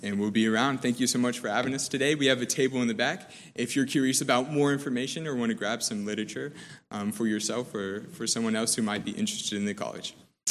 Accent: Ankeny, Iowa, United States; We are from Ankeny, Iowa. Some of you might be going, where is Ankeny, Iowa?

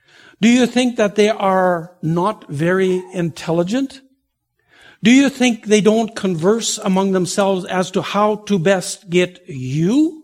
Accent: Vanderhoof, British Columbia, Canada; north of my hometown, which it was Vanderhoof, BC

